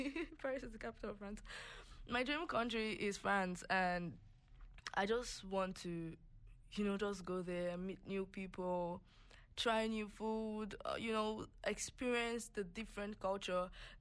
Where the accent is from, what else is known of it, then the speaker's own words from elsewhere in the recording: Nigeria; apart from like my home country, which is Nigeria